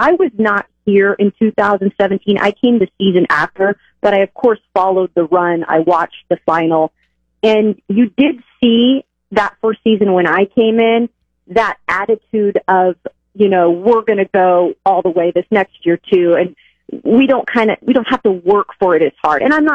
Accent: Washington, United States; I grew up in the Northwest, back in Washington State.

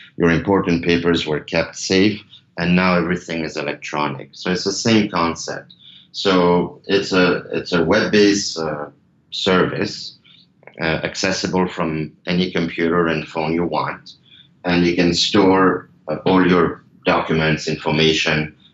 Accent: Switzerland; I say ours because I am from Switzerland.

